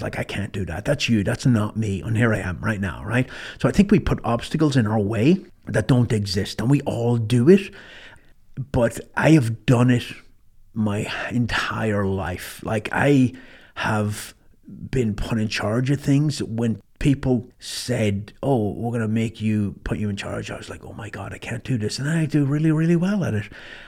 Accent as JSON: {"language": "English", "country": "Ireland", "tie": "born or raised there", "said": "And I grew up in Ireland, and I'm not bashing Ireland, but at the time, there was, I didn't grow up with a lot of confidence."}